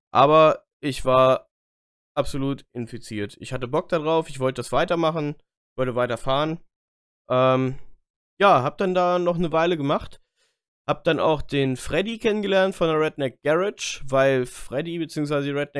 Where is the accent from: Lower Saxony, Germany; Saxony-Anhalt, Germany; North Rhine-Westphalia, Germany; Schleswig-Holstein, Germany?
Lower Saxony, Germany; Göttingen; Ja, und ich aus Göttingen